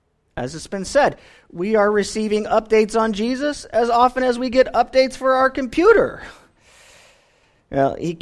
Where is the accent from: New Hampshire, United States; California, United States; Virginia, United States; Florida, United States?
California, United States; especially if you're in my home state of California.